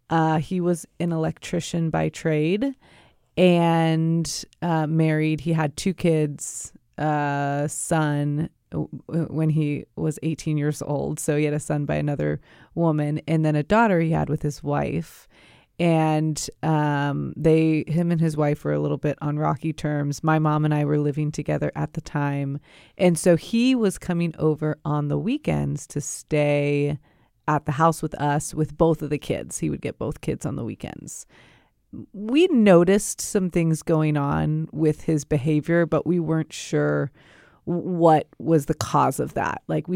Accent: Cincinnati, Ohio, United States; So we were raised here in Cincinnati. We were raised Catholic and set a great foundation for our faith.

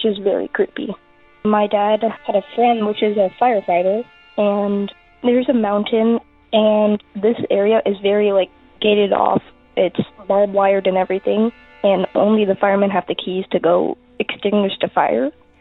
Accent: Eugene, Oregon, United States; I'm 12 years old. I'm from Eugene, Oregon.

